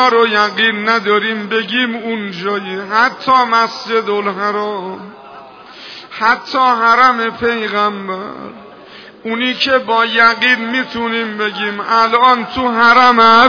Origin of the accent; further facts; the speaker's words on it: Iran; خدا به ما ایرانی ها لطف کرد که قبر او رو تو مملکت ما قرار داده.